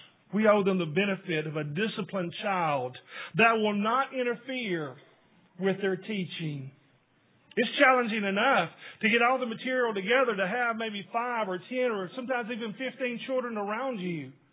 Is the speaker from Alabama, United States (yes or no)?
yes; Northport, Alabama, United States; As I was a child growing up in Northport, Alabama, where my father was the minister